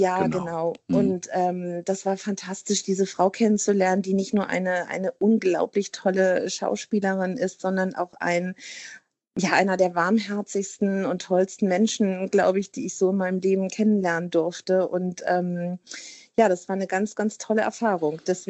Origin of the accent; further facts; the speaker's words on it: Hamburg, Germany; ich bin Hamburgerin, ne, eine waschechte Hamburgerin